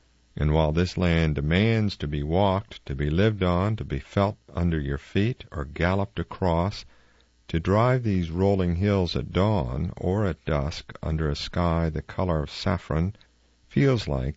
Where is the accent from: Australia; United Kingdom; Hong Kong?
Hong Kong; now in United States; I grew up in Hong Kong. Buildings, no space.